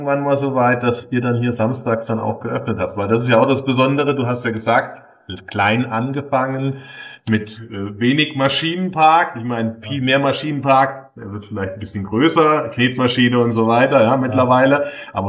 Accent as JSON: {"language": "German", "region": "Saarland", "country": "Germany", "said": "Und das sage ich ja auch als Saarländer, wenn ich hierher gondel."}